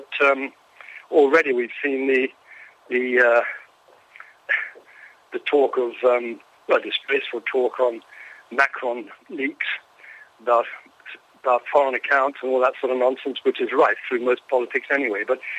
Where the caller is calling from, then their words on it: Islington, London, United Kingdom; from Islington.